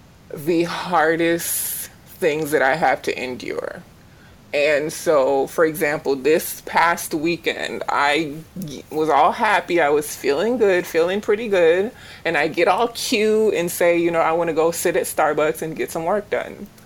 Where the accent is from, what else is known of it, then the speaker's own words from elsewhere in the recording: Jamaica; born there; moved away; So I was born in Jamaica. I immigrated here when I was younger.